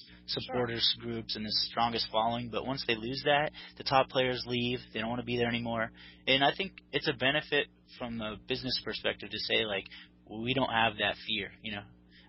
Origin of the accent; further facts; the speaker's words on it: United States; being an American sports fan. I'm just used to our leagues being the best.